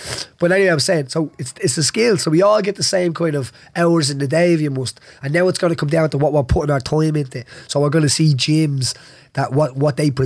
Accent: Dublin, Leinster, Ireland; accent: Dublin; my Dublin accent nearly got me into trouble

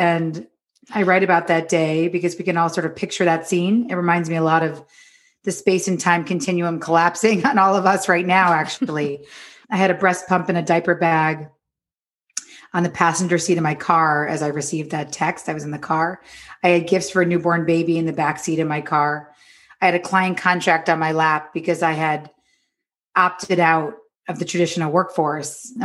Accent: New York, United States; now in Los Angeles, United States; I'm from New York, but I live in Los Angeles now.

